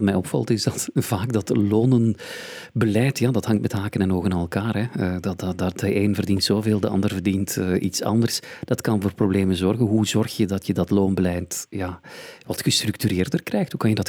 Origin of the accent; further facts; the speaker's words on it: Flanders, Belgium; we daar als Belgen, als Vlamingen, niet graag over spraken